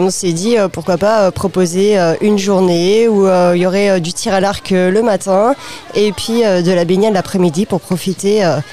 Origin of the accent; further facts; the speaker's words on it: Maillé, France; moi, je viens du secteur de Maillé, donc c'est essentiellement des jeunes de Maillé.